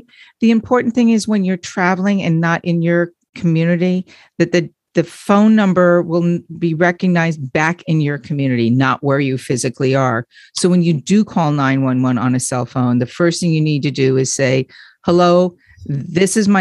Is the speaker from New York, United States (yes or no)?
yes; Glen Head, New York, United States; I grew up in Long Island, and once or twice a year, the town that I grew up in, Glen Head, would do an emergency response system for families.